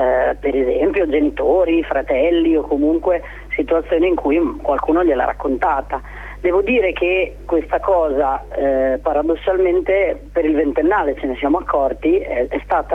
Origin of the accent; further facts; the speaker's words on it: Bologna, Emilia-Romagna, Italy; in realtà io sono di Bologna